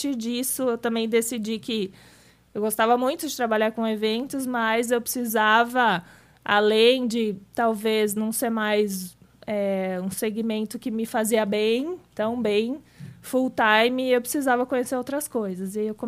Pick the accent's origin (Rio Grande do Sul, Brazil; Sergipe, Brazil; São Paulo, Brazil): Rio Grande do Sul, Brazil; Santa Cruz do Sul; eu voltei para minha cidade natal lá no sul, que é no interior, a 150 quilômetros de Porto Alegre, chama Santa Cruz do Sul.